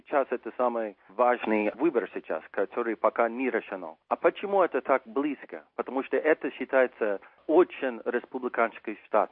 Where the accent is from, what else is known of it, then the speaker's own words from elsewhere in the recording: Montana, United States; Я лично из Монтана, поэтому хорошо знаю этот штат.